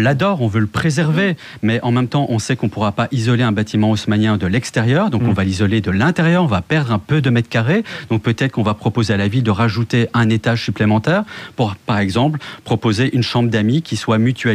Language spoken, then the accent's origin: French; Brussels, Belgium; moi, je viens de Bruxelles